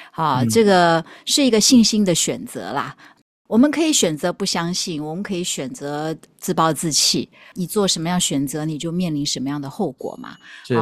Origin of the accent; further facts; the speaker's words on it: Taiwan; 我是生长在一个无神论的家庭，可以这样讲哈。那个从小在台湾